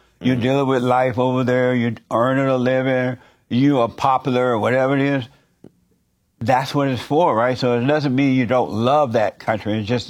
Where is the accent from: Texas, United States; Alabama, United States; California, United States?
Alabama, United States; I'm from Alabama, and I'm still Alabama first.